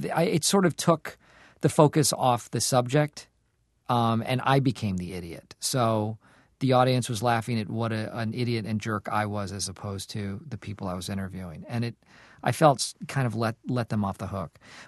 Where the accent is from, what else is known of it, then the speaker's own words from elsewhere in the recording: Acton, Massachusetts, United States; I grew up in Acton, Massachusetts.